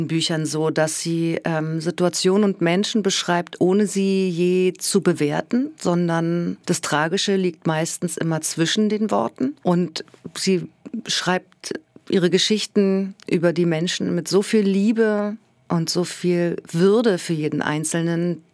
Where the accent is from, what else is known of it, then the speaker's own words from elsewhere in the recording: Berlin, Germany; Ich bin selber in Marzahn groß geworden als Kind, allerdings nur ein paar Jahre